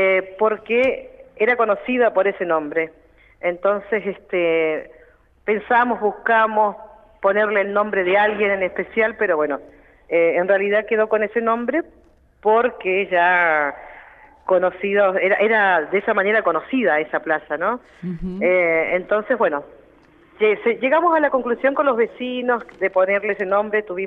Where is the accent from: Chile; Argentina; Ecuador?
Chile; Chilena. Soy chilena.